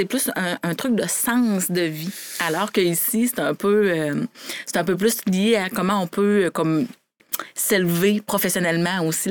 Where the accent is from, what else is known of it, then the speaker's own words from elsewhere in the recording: Amqui, Quebec, Canada; Ben, je viens d'Amqui.